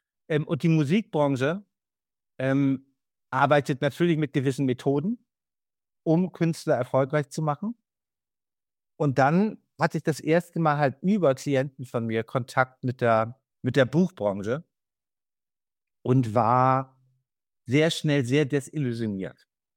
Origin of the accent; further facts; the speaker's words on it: Bremen, Germany; ich bin Hanseat, ich bin Bremer, ich habe eine relativ direkte Art, mit Leuten zu kommunizieren.